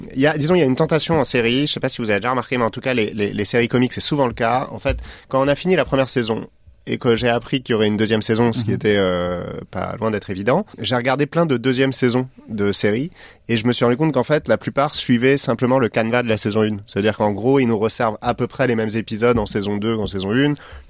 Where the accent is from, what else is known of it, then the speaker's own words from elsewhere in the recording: Strasbourg, Grand Est, France; J'ai grandi à Strasbourg, comme tu le sais, pas loin du Parlement européen que je voyais un peu tous les jours.